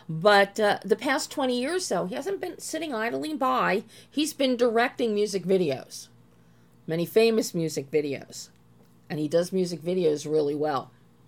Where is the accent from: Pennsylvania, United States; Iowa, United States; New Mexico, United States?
Pennsylvania, United States; Philadelphia; as you all know, I'm from Philly and spent my summers, vacations, my heart is at the Jersey Shore, where my grandparents built a house when I was born.